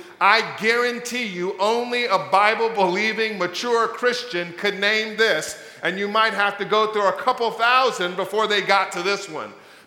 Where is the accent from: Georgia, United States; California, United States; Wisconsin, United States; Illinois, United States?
California, United States; Los Angeles; Some of you know that I'm from Los Angeles, California, and always been a Laker fan